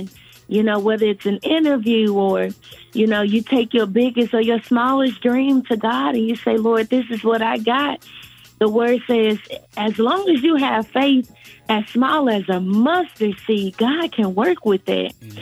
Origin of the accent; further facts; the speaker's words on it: Memphis, Tennessee, United States; And because I'm from Memphis, Tennessee, I love